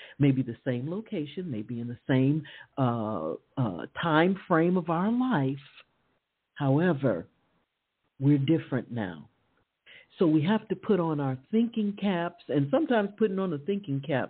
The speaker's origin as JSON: {"language": "English", "town": "Chicago", "region": "Illinois", "country": "United States", "tie": "born or raised there", "said": "As most of you know, I grew up in Chicago, Illinois."}